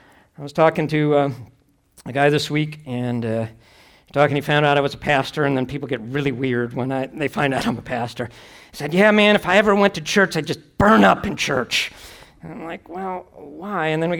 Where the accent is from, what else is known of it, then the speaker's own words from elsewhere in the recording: Chicago, Illinois, United States; I'm from Chicago, so I got to do some love for my Bulls there.